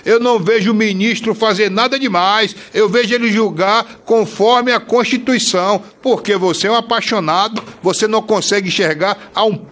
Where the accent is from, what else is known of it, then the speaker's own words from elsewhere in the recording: Salvador, Bahia, Brazil; Eu já fiz esse recomeço quando eu vim de Salvador para cá, em busca de tranquilidade, em busca de paz.